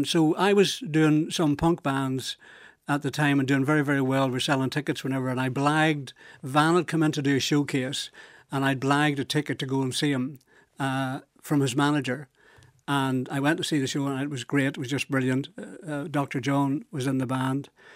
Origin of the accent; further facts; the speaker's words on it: Northern Ireland, United Kingdom; moved away as an adult; now in London, United Kingdom; I was being a Northerner, I was proud